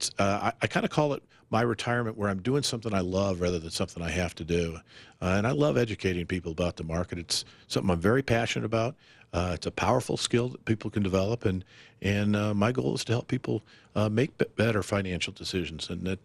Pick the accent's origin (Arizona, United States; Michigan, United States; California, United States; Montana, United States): Arizona, United States; born or raised there; also born or lived in Chicago